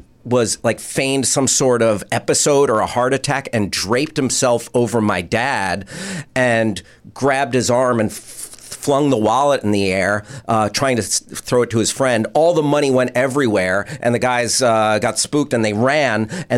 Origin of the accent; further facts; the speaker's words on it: New Jersey, United States; And Hohokus is a little town in near where I grew up in Jersey.